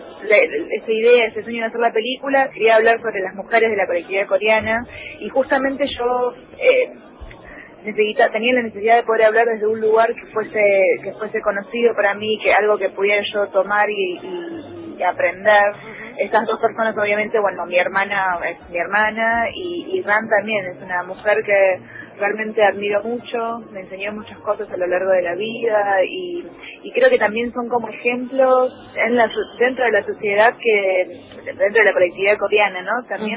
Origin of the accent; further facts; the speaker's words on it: Argentina; yo de hecho nací acá. Tengo mis papás. Acá. Claro, mis papás son de Corea del Sur ambos, y tanto mi hermana también. Pero yo nací acá. Ellos llegaron y al año nací yo